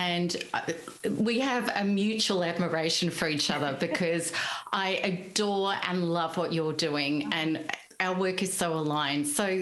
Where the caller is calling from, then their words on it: Melbourne, Victoria, Australia; Melbourne.